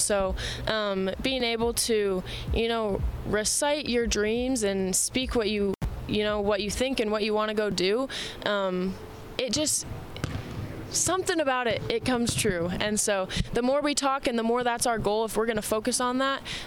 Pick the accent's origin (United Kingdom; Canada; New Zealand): Canada; I'm not just representing my country, but I'm representing my family, where I come from. And it's cool to be able to play in the United States and rep Canada, you know?